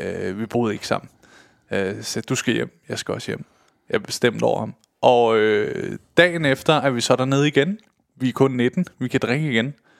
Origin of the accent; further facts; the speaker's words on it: Køge, Zealand, Denmark; Der er sket det nede i Køge, hvor jeg kommer fra